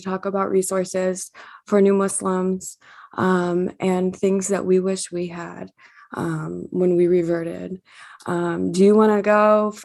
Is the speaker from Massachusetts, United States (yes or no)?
no; Ohio, United States; it's so hard for me to convert from English to Arabic in my like speech. You know what I mean? Like, I grew up in Ohio.